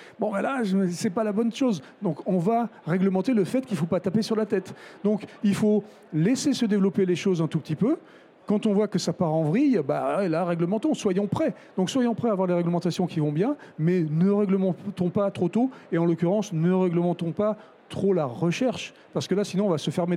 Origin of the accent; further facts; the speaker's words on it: France; en tant que Français franchouillard de base